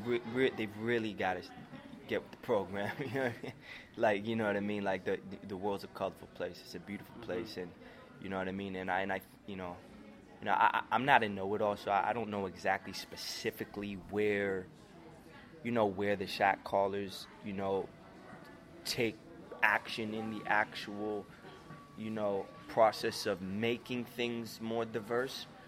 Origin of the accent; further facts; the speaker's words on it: Scarborough, Ontario, Canada; because growing up in Scarborough, you know what I mean, it was similar to, you know what I mean, with those same life circumstances that these characters had in the script.